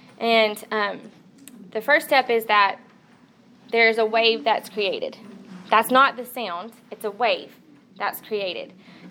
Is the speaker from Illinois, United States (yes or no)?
no; Coleman, Alabama, United States; I'm from Coleman, Alabama, Pastor Will Banks' church